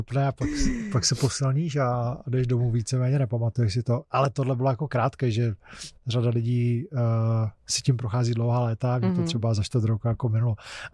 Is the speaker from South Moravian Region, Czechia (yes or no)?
yes; South Moravian Region, Czechia; já jsem z Jižní Moravy, takže tam leje kde kdo